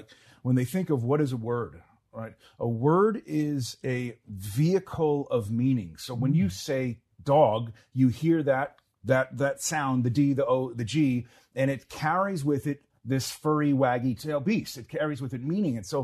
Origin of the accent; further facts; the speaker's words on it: New York, United States; Yeah, so I'm from New York State. I grew up upstate.